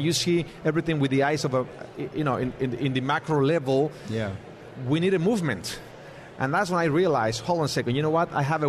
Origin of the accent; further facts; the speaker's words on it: Mexico; English is a second language; I'm from Mexico. So two Mexican guys with my Americano friend